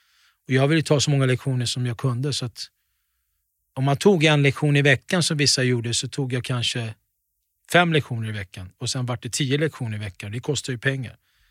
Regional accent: Tensta, Stockholm County, Sweden; Och jag kom dit alltså från Tensta.

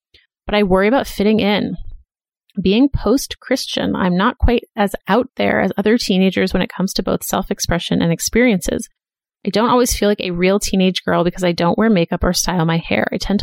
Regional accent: Boston, Massachusetts, United States; I went to college in Philadelphia, and I'm from Boston.

